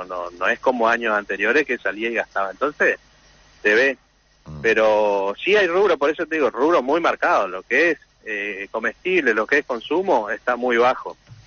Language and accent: Spanish; Posadas, Misiones, Argentina; Yo soy de Posadas, conozco.